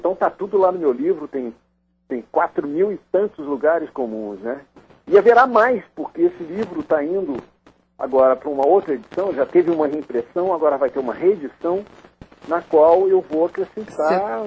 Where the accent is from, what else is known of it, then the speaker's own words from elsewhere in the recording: Belo Horizonte, Minas Gerais, Brazil; moved away; Eu nunca, nesses 40 anos fora de Belo Horizonte, nunca vi empadinhas como as de Belo Horizonte.